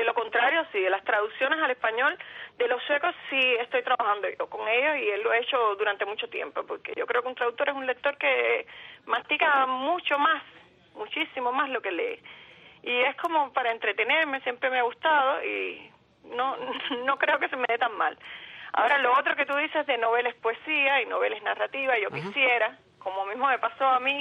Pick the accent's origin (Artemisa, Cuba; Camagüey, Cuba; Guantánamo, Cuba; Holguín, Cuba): Artemisa, Cuba; Mariel; mi infancia entre barcos, allí en aquel pueblecito de Mariel donde yo nací, mis primos pescando, los barcos abandonados, la vida esa total marítima